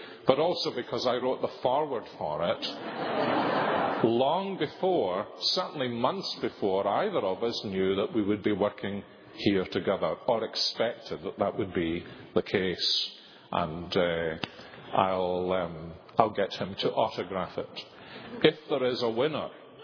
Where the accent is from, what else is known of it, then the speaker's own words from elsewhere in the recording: Scotland, United Kingdom; as a Scotsman